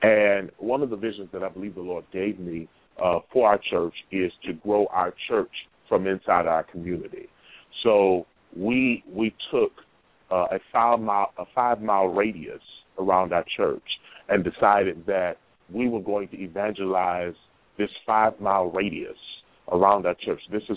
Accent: Houston, Texas, United States; I grew up in Houston, Texas, in Sunnyside, Third Ward, Queen Aziza knows this. You know, those are some heavy poverty-stricken areas.

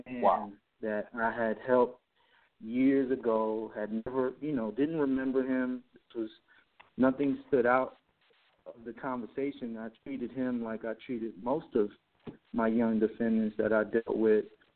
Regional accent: Bronx, New York, United States; That's right, man. I'm Puerto Rican from the Bronx.

